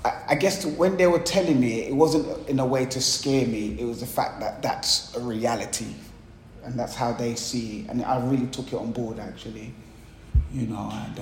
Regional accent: Hackney, London, United Kingdom; Where I grew up in East London, Hackney, Clapton, and my world was very small, very, very small. I lived, it was in this estate, Rents Park.

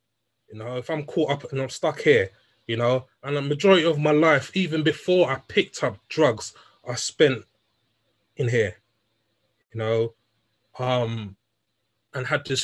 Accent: United Kingdom; I'm born here, I was raised here, you know, I'm a British citizen

